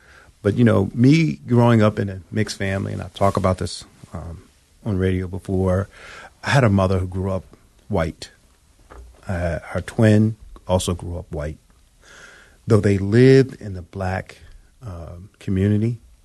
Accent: Philadelphia, Pennsylvania, United States; I grew up in Southwest Philly.

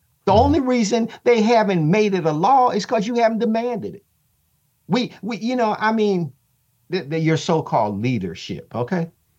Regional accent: the North, United States; I'm from the North. So turning the cheek and, you know, being spit on and slapped is not what I grew up with.

